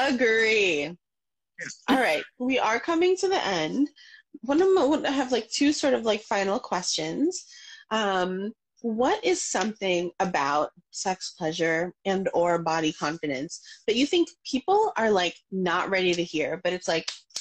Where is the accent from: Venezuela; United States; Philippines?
Philippines; Personally, for me, a lot of the body confidence stuff got really wrapped up in my culture. I'm Filipina